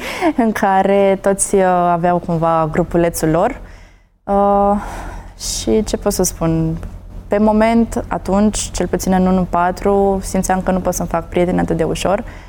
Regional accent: Tulcea, Tulcea County, Romania; Eu sunt din Tulcea, chiar din oraș.

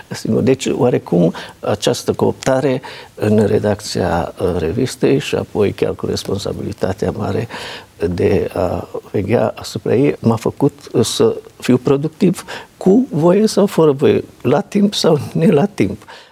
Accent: Petroșani, Hunedoara County, Romania; moved away as an adult; am plecat din Petroșani abia la sfârșitul facultății, la repartiție.

